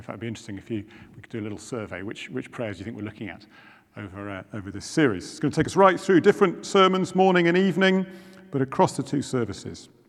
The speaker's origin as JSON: {"language": "English", "region": "South East England", "country": "United Kingdom", "tie": "born or raised there", "said": "I grew up in Oxfordshire, on a farm in Oxfordshire, and it was not far from Brize Norton."}